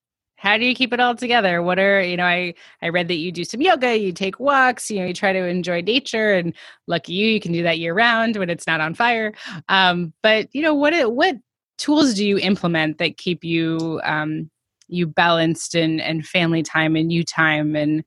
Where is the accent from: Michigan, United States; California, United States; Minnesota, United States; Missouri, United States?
California, United States; Thousand Oaks; I grew up in Thousand Oaks